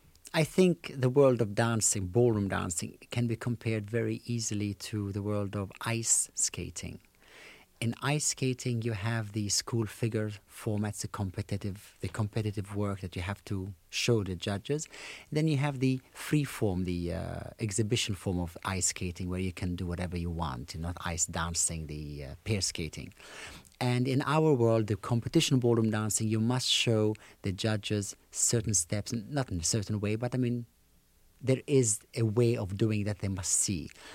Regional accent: England, United Kingdom; I started ballroom dancing at the age of 14. I was brought up in England

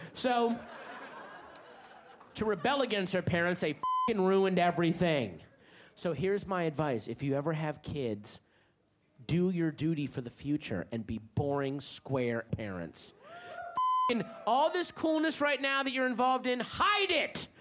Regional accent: Virginia, United States; When I grew up in Virginia, all my friends either had these boring, square, like government employee parents, like my parents, who I at the time hated

